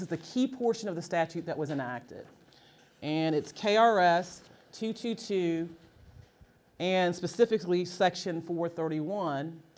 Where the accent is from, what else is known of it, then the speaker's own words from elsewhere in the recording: West Virginia, United States; But you know, West Virginia is my hometown, and it has definitely not been left unscathed.